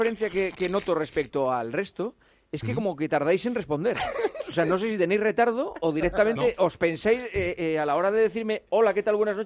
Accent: Seville, Andalusia, Spain; yo soy de Sevilla y yo creo que soy de Manhattan.

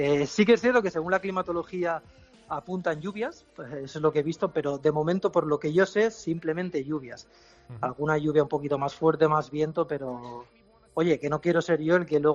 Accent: Castellón de la Plana, Valencian Community, Spain; now in Japan

